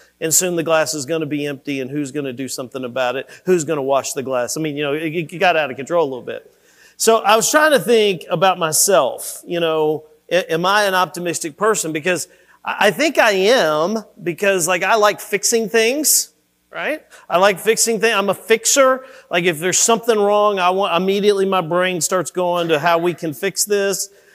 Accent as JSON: {"language": "English", "region": "Kentucky", "country": "United States", "tie": "born or raised there", "said": "Because you understand, I grew up in Kentucky. I had 3 cornfields around me."}